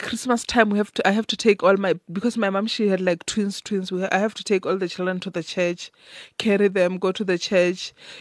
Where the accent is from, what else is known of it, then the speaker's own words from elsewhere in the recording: Tzaneen, Limpopo, South Africa; I grew up in Tzaneen, Limpopo.